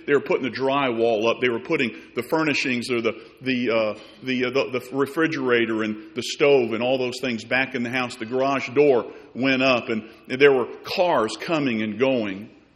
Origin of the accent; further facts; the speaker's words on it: Tuscaloosa, Alabama, United States; And I made my way back to that house that I grew up in Tuscaloosa, Alabama.